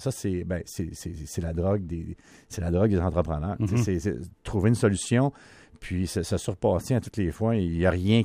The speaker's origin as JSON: {"language": "French", "region": "Quebec", "country": "Canada", "said": "moi je viens du nord du Québec"}